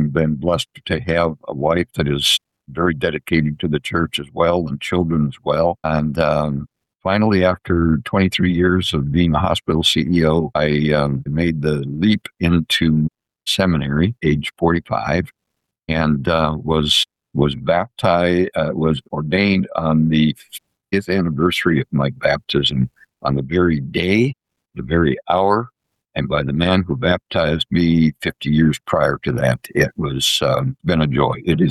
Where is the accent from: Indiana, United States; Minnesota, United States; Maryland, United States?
Minnesota, United States; I grew up in northern Minnesota, about 90 miles away from the Canadian border and about 90 miles away from Fargo, North Dakota, out there in the farm and lakes country.